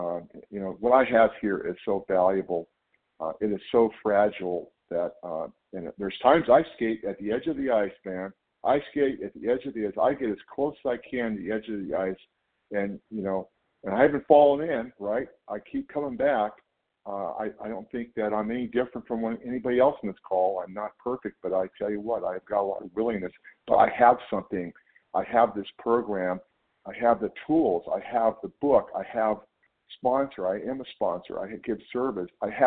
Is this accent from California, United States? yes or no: yes; California, United States; And I'm from California.